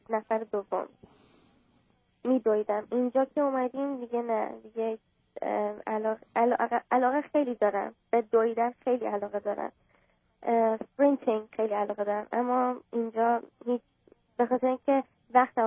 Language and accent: Persian; Iran; also born or lived in Toronto, Canada; now in Dallas, United States; من از 1999 از ایران خارج شدیم، اومدیم به تورنتو کانادا.